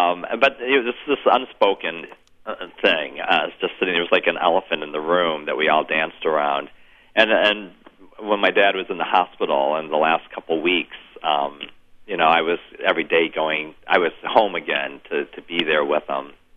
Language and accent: English; Michigan, United States; moved away as an adult; We both had gotten jobs down in Florida. We're from Michigan. We were working in Western Michigan, right across the lake from you there in Wisconsin.